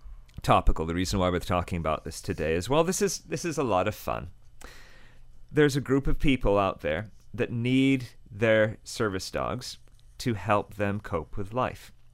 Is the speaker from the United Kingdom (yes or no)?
yes; United Kingdom; I'm British, I have to use the word dodgy.